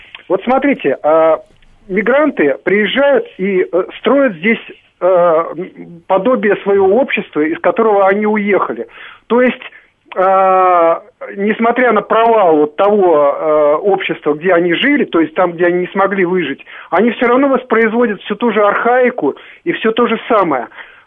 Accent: Azerbaijan; now in Russia; Вырос в Азербайджане, но вынужден был уехать, ну, потому что союз распался, и все, и там, как бы, уже пути нам не было.

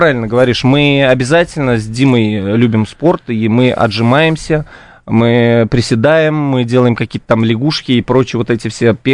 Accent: Penza, Penza Oblast, Russia; мы, как я уже говорил, из Пензы

